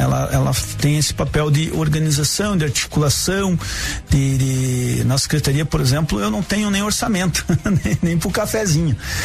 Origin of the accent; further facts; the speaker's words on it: São José dos Pinhais, Paraná, Brazil; also born or lived in Curitiba; Eu nasci no Hospital São Vicente, em Curitiba, me criei, né? Fui criado ali em São José dos Pinhais, no bairro Afonso Pena. Depois eu fui lá para Piem, para a região Sul-Leste